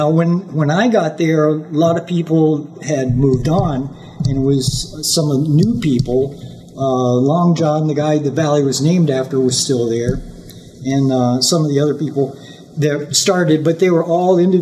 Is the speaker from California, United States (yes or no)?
yes; California, United States; now in Taos, United States; I came from California, and I got here by way of a friend who had moved to New Mexico